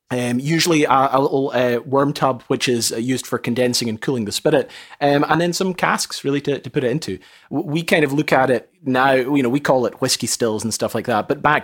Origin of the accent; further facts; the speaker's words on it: Scotland, United Kingdom; Yeah, it's between Skye and mainland Scotland, I would say. So it's like a little sliver of land between the Isle of Skye and Scotland.